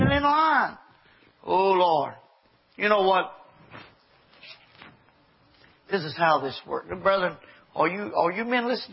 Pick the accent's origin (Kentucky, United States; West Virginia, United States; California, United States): Kentucky, United States; Morton's Gap; I was born and raised in Morton's Gap 62 years ago. I'm too far behind to learn.